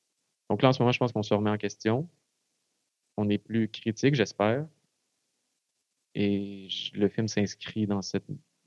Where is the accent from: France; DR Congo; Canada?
Canada; en tant que Canadien, qu'est-ce qu'on est, qu'est-ce qu'on représente?